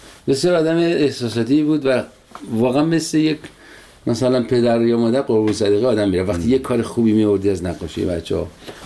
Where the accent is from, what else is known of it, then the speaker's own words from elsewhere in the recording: Sangsar, Semnan, Iran; غذای سنتی ولایت ما سنگسر، یکی از دهات شمال سمنانه